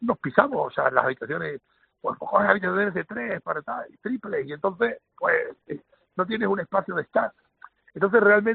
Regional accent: Canary Islands, Spain; nosotros como canarios tenemos un 75

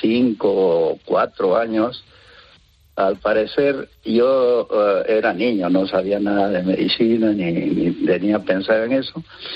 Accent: Peru; de pequeño nosotros en Perú, de muy pequeños, pues siempre estamos al pie del cañón en el sentido de hacer trabajos adecuados para la edad

